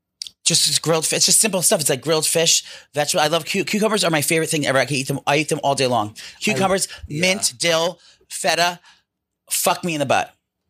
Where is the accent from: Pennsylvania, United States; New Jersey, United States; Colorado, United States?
New Jersey, United States; I have a jewel. I'm from New Jersey. I'm not Italian. I do not claim to be Italian.